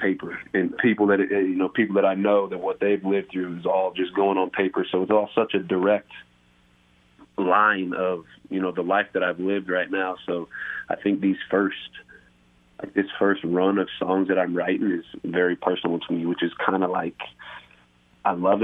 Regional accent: Nebraska, United States; I grew up in Nebraska, and this is just all sounds country.

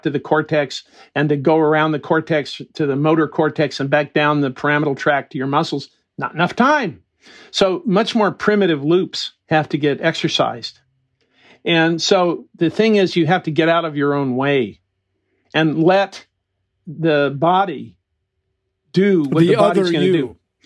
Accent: California, United States; I grew up in the Mojave Desert. I had horses and guns

